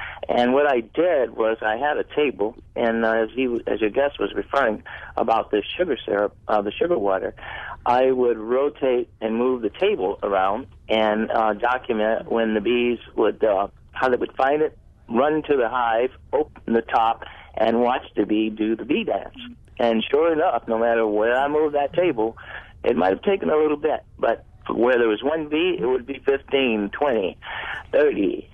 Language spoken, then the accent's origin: English; Beaumont, Texas, United States; I grew up in Beaumont, Texas, which is on the southeast coast of Texas. And back in the early 60s, I was born in 53, and I convinced my father to get me a beehive. And I'm African-American